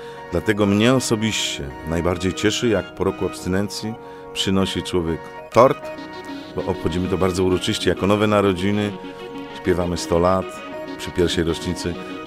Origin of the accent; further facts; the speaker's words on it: Częstochowa, Silesian Voivodeship, Poland; jest piękne miasto, jestem rodowitym częstochowianinem i kocham swoje miasto.